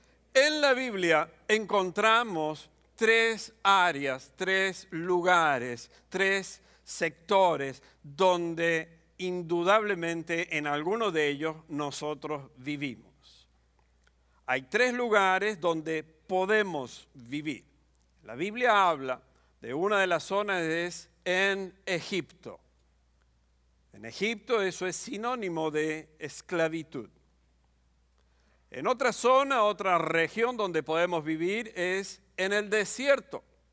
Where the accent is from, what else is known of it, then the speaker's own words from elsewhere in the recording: Argentina; bastantes años atrás, yo vengo de Argentina